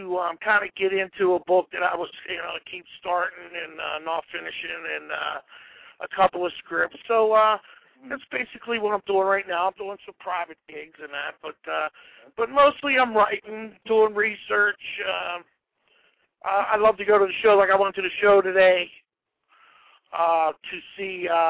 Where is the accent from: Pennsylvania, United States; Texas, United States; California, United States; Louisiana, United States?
Pennsylvania, United States; Braddock; he came from Corleone, Sicily, and I come from Braddock, Pennsylvania.